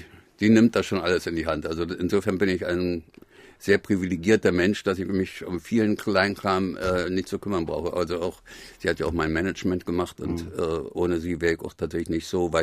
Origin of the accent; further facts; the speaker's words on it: Berlin, Germany; in die Gegend, wo ich groß geworden bin, ist afrikanisches Viertel, alles benannt nach irgendwelchen deutschen Kolonialherren.